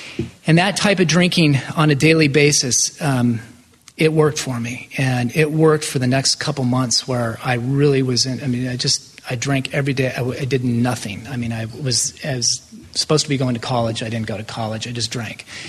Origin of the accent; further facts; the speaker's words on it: Portland, Oregon, United States; I was living in Ashland, Oregon at the time, and I'm originally from Portland